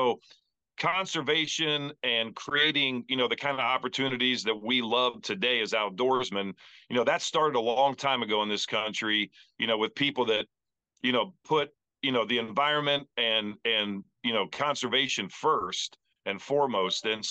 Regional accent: Greenville, Ohio, United States; You know, I grew up in West Central Ohio, a little town of Greenville.

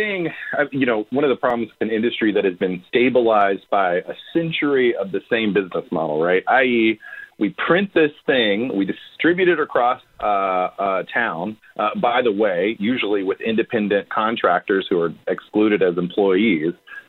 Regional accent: Arkansas, United States; You know, I originally just grew up in a neighboring state. I grew up in Arkansas, and it wasn't like I grew up with a culture of understanding what unions were in the South.

